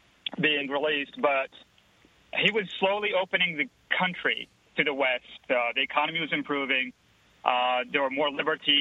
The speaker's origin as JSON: {"language": "English", "town": "Aleppo", "region": "Aleppo Governorate", "country": "Syria", "said": "I myself, I'm from Aleppo, and I used to visit until the uprising started."}